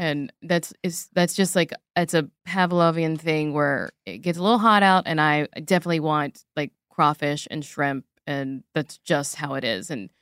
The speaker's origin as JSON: {"language": "English", "region": "Louisiana", "country": "United States", "tie": "born or raised there", "said": "Louisiana."}